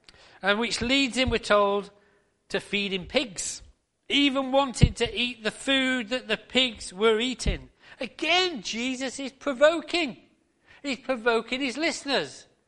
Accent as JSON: {"language": "English", "country": "United Kingdom", "said": "We won't complain, will we, because we're British."}